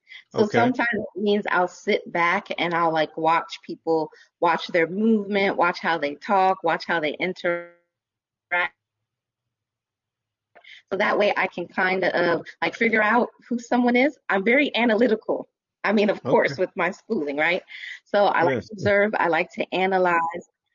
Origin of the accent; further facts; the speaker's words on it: Maryland, United States; So I was born and raised in the D.C., Maryland, Virginia area known as the DMV. I was born in Maryland